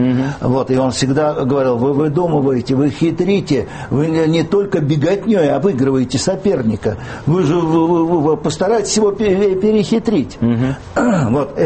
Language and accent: Russian; Moscow, Russia; born or raised there